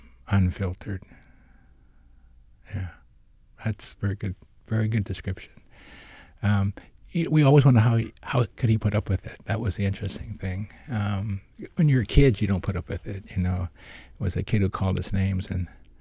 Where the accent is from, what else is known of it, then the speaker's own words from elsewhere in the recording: Spokane, Washington, United States; I grew up in Spokane. It happened to people.